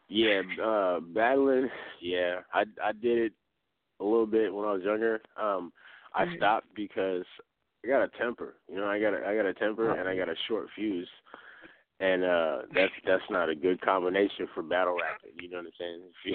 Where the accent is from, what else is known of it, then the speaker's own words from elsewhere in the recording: Seattle, Washington, United States; born there; And I was born in Seattle, so I was in Tacoma at the time.